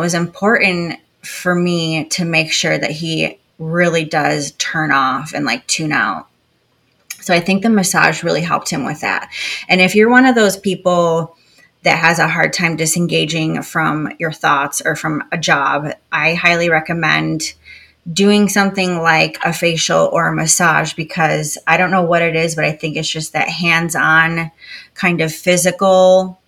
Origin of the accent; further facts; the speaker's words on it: Grand Haven, Michigan, United States; I love growing up in Grand Haven, Michigan, on Lake Michigan.